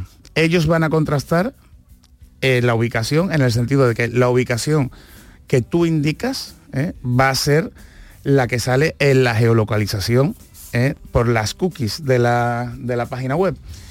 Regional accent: Spain; nosotros que somos aquí los de España, lo vamos a tener muy difícil

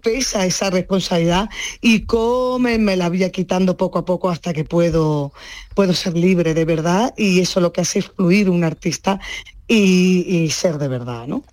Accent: Málaga, Andalusia, Spain; soy profeta en mi tierra a base de trabajarlo mucho. Desde toda la vida, desde muy pequeña, aunque he estado fuera y he hecho parte de mi carrera fuera, pero siempre he estado ligada a Málaga

